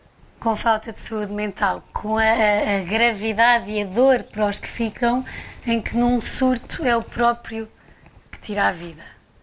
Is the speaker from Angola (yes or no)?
no; Idanha-a-Nova, Castelo Branco, Portugal; Eu cresci numa quinta em Danhá Nova, com 500 hectares, onde podia correr descalça, sem fim. Vivia com os meus pais